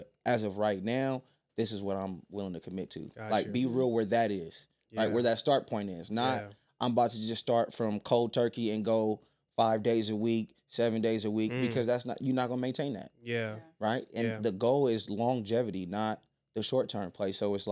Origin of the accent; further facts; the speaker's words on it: Oakland, California, United States; I grew up in Oakland, California.